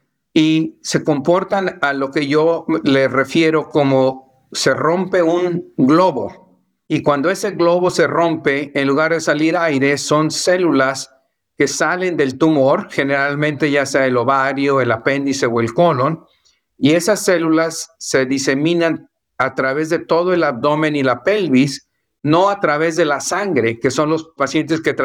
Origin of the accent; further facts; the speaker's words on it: Mexico; moved away as an adult; Yo vine de México